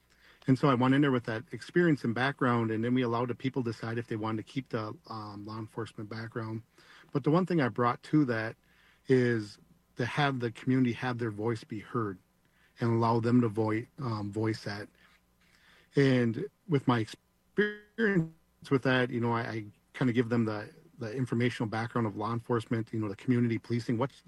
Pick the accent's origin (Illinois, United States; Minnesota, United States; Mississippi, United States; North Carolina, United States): Minnesota, United States; Cass Lake; So I'm enrolled on Leech Lake. I grew up here in Cass Lake.